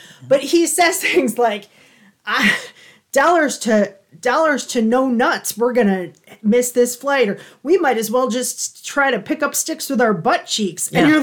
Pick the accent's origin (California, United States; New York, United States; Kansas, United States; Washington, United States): New York, United States; Buffalo; We're from the Buffalo area.